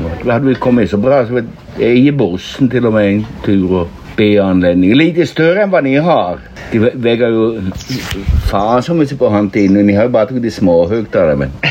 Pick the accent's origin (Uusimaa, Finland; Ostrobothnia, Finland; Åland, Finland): Ostrobothnia, Finland; Kronby; also born or lived in Jakobstad; Jag var född där, men jag var nog bara en dag så kom vi hem. Så att, men nu är jag Kronby och helt klart till 100%.